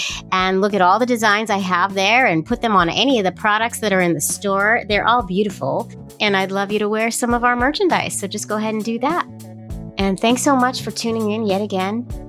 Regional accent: West Coast, United States; I've actually never been to Oregon, and it's one of the places I want to go. I'm from the West Coast, so.

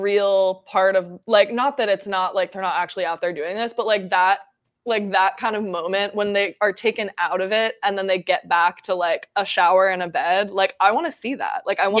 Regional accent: New Jersey, United States; Just kidding. I'm from New Jersey. My mom's in New Jersey. I'll stay with her.

